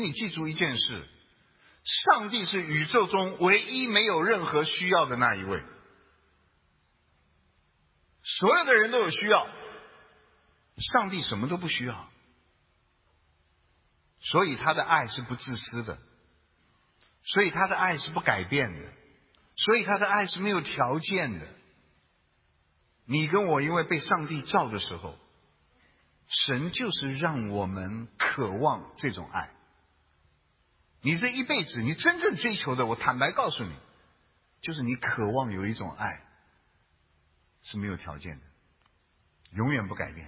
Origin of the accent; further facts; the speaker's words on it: China; 特别是我们中国人最好，因为咱们中国人呢事项，事项听得懂吗？就咱们中国人呢，宁可信其有也不能信其无啊。